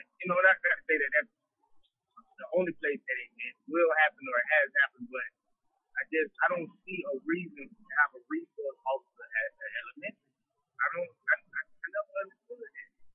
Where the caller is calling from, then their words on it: Florida, United States; I'm calling from South Florida.